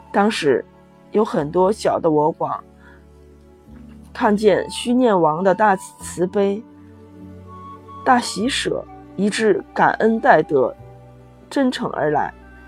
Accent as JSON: {"language": "Chinese", "town": "Xi'an", "region": "Shaanxi", "country": "China", "said": "我是来自于西安的"}